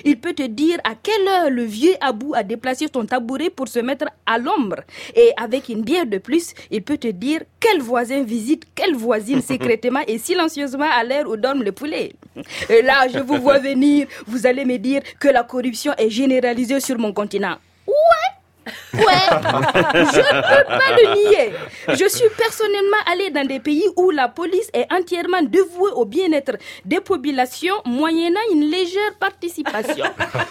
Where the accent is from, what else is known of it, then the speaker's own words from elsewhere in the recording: Burkina Faso; Chez nous, au Burkina, c'est plus simple.